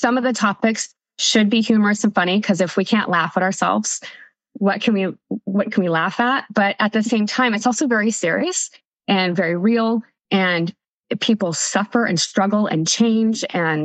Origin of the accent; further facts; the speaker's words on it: Nevada, United States; also born or lived in California; now in Twin Falls, United States; So we moved back to Idaho from California. I'm originally from Nevada